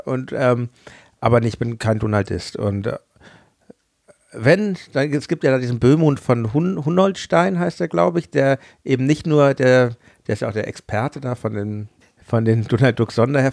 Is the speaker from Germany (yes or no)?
yes; Hamburg, Germany; Ich komme ja aus Hamburg